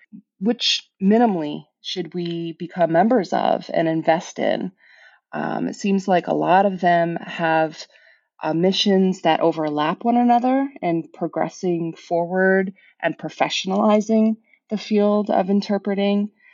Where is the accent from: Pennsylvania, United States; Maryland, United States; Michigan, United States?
Pennsylvania, United States; Bethlehem; I'm from Bethlehem, Pennsylvania